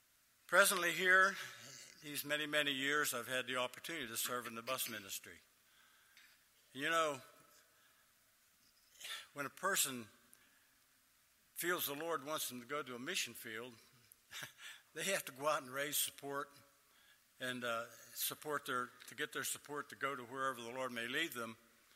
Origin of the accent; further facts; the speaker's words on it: Pennsylvania, United States; And we're from Pennsylvania, and we have no desire to go back.